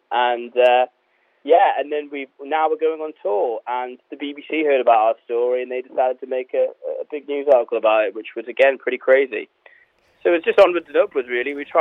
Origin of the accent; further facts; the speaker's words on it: Newcastle, North East England, United Kingdom; I'm from Newcastle, but I was studying medicine in London